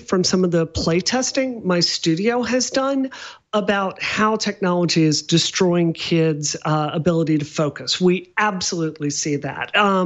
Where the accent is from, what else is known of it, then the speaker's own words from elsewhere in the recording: Mississippi, United States; I grew up in Mississippi. I went to high school in Mississippi that was criminally underfunded in the 90s.